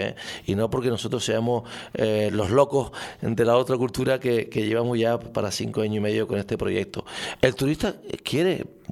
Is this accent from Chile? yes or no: no; Canary Islands, Spain; ya no como canario